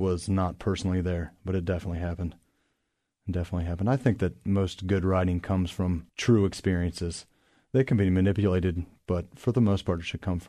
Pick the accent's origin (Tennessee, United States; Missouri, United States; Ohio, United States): Ohio, United States; Beavercreek; Wow, I grew up in Beaver Creek, Ohio, so I've been around the Dayton area my whole life.